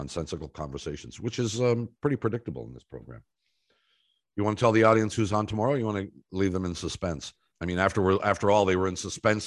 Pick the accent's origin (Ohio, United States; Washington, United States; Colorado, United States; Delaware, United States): Ohio, United States; Columbus; born there; Well, yeah, because I was born in Columbus, Ohio.